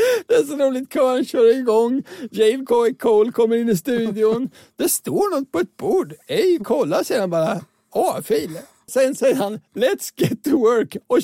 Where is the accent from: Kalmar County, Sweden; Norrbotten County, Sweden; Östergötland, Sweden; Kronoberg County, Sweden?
Östergötland, Sweden; Linköping; Ja, det är min hemstad.